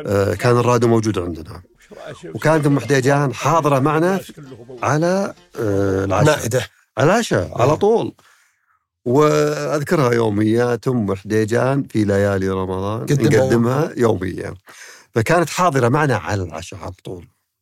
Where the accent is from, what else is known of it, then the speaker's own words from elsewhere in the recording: Riyadh, Riyadh Province, Saudi Arabia; يعني بتكلمك عن الرياض بحكم أني من أهل الرياض، أسر الرياض يعني تلقاها